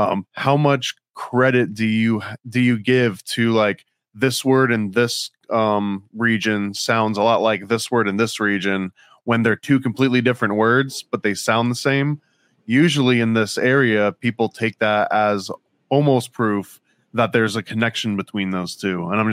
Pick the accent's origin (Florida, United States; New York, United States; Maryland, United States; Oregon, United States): Florida, United States; accent: Florida; obviously I don't hear my own accent in Florida, but I've got one.